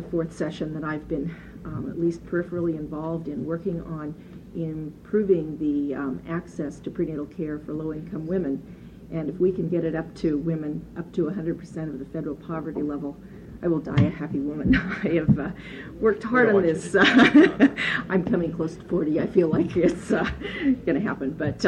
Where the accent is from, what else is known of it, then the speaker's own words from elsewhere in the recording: Oregon, United States; I am from Multnomah County, where we do serve Medicaid-eligible population.